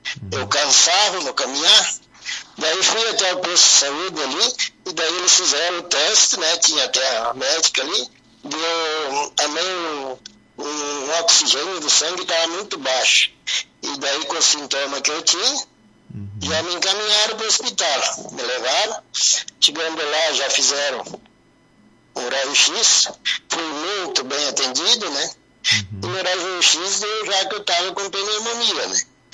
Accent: Rodeio Bonito, Rio Grande do Sul, Brazil; now in Boa Vista do Sul, Brazil; Eu moro na sede de Boa Vista do Sul já há 27 anos. Eu sou natural de Rodeio Bonito. Mas já há 27 anos que a gente... Eu moro aqui, eu e meu irmão também, a gente veio junto.

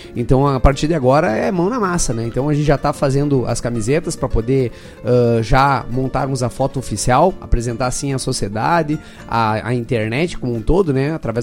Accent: Uruguaiana, Rio Grande do Sul, Brazil; Eu sou natural de Uruguaiana, né? Uhum. Então, eu vim para Amaral porque eu assumi a loja, a Schumann, né?

